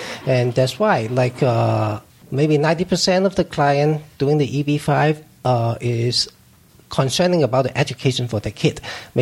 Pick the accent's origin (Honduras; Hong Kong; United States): Hong Kong; born there; I was born in Hong Kong, and now I'm doing my business in Guangzhou, China.